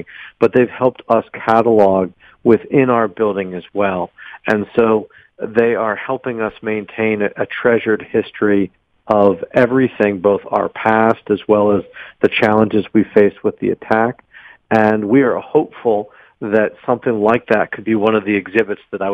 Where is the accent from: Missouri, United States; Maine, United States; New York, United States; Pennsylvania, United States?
Pennsylvania, United States; Pittsburgh; I'm born and raised in Pittsburgh